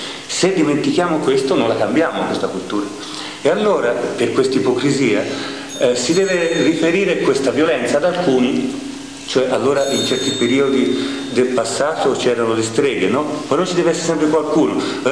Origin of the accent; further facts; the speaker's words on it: Florence, Tuscany, Italy; io sono fiorentino, ma mio padre è di Napoli